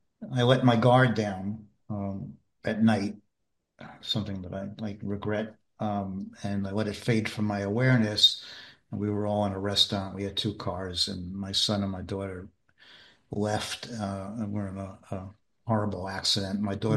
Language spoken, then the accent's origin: English; Brooklyn, New York, United States; I was spending a lot of time out in L.A. and I'm being from Brooklyn. I'm not an L.A. kind of guy